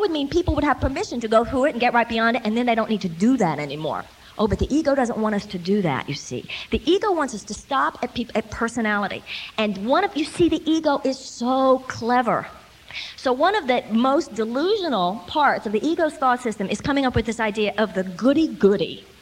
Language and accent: English; the South, United States; But you see, I come from the South, so I've seen how this really works, you see.